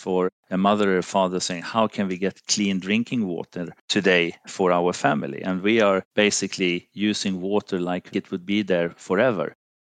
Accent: Finland; English is a second language; moved away; also born or lived in Sweden; I'm from Finland, lived a long period also in Sweden, and I'm kind of brought up in the 70s and the 80s.

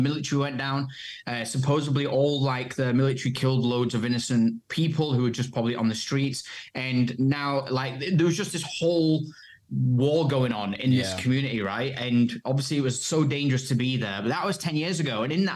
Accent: Blackpool, North West England, United Kingdom; now in United States; I am from Blackpool. I was like a massive chav. I was a little shit.

